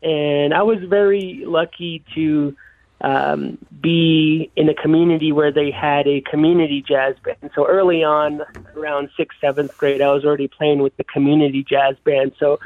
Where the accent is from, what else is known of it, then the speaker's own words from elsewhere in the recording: New Mexico, United States; also born or lived in Shiprock; now in Kirtland, United States; I grew up on the Navajo Reservation. I was born in Shiprock, New Mexico, and currently reside in Kirtland, New Mexico.